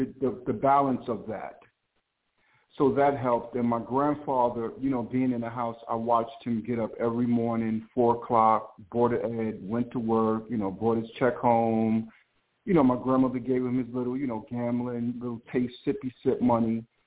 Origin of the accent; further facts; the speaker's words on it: New York, United States; I was born in Harlem Hospital. My parents divorced when I was super younger, my brother and I. So my grandmother raised us out of St. Nicholas Houses in Harlem.